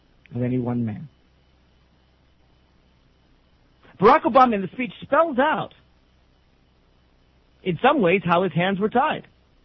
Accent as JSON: {"language": "English", "region": "Tennessee", "country": "United States", "tie": "born or raised there", "said": "from their homes in places like Tennessee, my home state, to new lands in Oklahoma."}